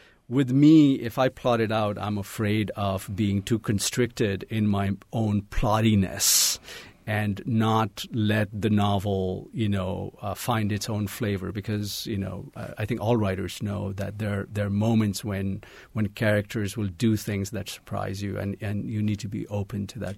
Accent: Kathmandu, Bagmati, Nepal; the home where I grew up in Kathmandu was just a block away from the palace. And when I was a teenager, I used to pass by the palace

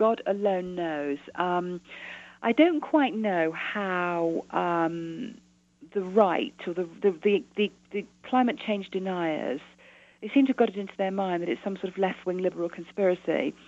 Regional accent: England, United Kingdom; Mind you, I'm English, and coping is pretty English.

